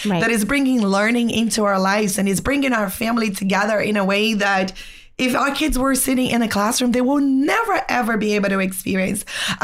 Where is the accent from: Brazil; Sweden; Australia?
Brazil; English is a second language; moved away as an adult; I am from Brazil, married to a South African, and I have two Israeli kids, and we have lived in so many countries that I lost count. So I do have a very thick accent